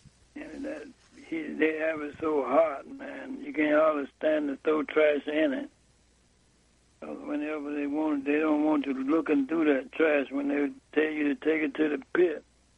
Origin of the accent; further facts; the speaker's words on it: Dade City, Florida, United States; County, a place called Dade City. And it's a little small town. And I only was a couple of guys from my hometown.